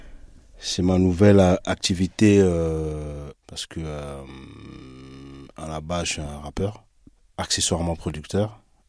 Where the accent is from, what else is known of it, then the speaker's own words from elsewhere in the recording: France; now in Cameroon; Depuis 2011, je suis installé au Cameroun. Donc on est en 2018, ça fait 7 ans. Je suis né au Cameroun en 78. Je suis arrivé en France en 82. De 90 à 2002, je ne suis pas retourné au Cameroun.